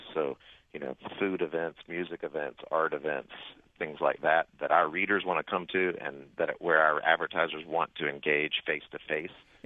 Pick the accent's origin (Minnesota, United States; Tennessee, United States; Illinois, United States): Tennessee, United States; Nashville; the only one that was in decent shape when I got it was the Nashville Scene. And that's, you know, my hometown paper